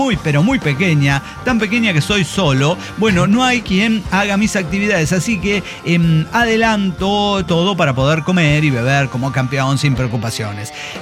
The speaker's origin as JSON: {"language": "Spanish", "town": "Ensenada", "region": "Baja California", "country": "Mexico", "said": "Yo si soy de Ensenada, me voy a conocer otros paisajes."}